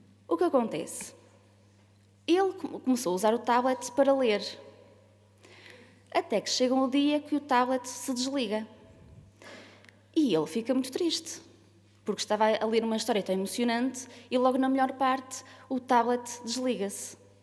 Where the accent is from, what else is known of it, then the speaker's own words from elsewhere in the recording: Matosinhos, Porto, Portugal; now in Baião, Portugal; Sou natural de Matosinhos, só que já estou há muitos anos a viver em Baião.